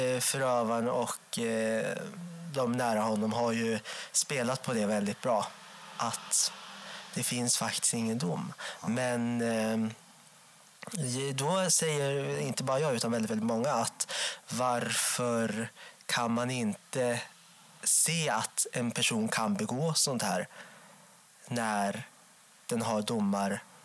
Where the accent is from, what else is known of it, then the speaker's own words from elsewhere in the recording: Enköping, Uppsala County, Sweden; Ja, jag växte upp i Enköping med mamma och pappa och en brorsa som är 15 år äldre.